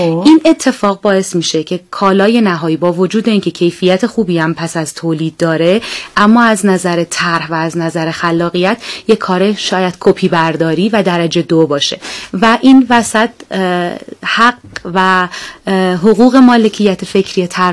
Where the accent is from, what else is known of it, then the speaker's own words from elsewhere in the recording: Iran; ما مسلمانیم، ایرانی هستیم،